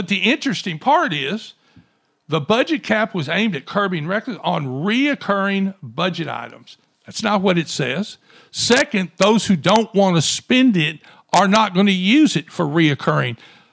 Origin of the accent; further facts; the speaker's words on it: Louisiana, United States; we are from Louisiana, where we have Louisiana Excellence